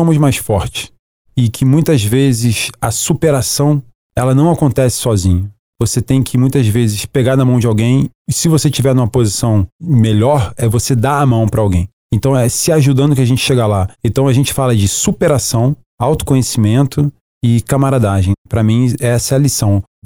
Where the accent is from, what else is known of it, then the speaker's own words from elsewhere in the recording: Rio de Janeiro, Brazil; Eu sou do Rio de Janeiro, o Rio de Janeiro é um lugar, talvez seja a cidade que tenha o pico urbano com mais lugares para escalar, que tem mais vias, né?